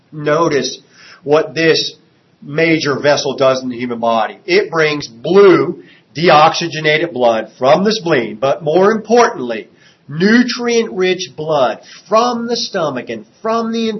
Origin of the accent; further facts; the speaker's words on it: New Jersey, United States; I grew up on the Jersey Shore. So in New Jersey, there's lots of good stuff